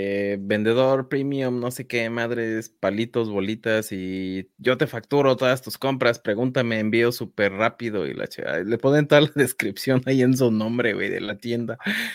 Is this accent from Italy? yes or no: no; Mexico; now in United States; yo empecé a vender acá en Estados Unidos, siendo mexicano